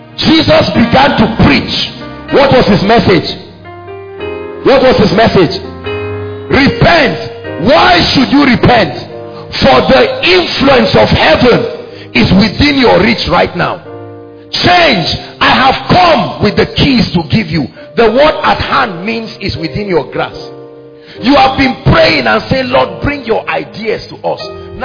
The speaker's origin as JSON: {"language": "English", "region": "Akwa Ibom", "country": "Nigeria", "said": "I'm from Akwa Ibom. He's from Lagos. Lagos and Akwa Ibom is clashing."}